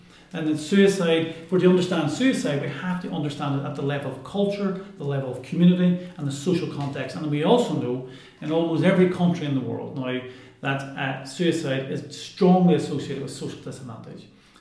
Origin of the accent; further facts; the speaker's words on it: Ireland; And I'm Irish and I used to live here